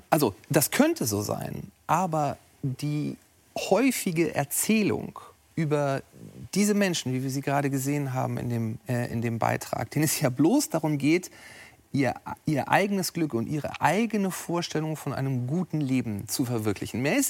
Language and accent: German; Hamburg, Germany; ich bin Hamburger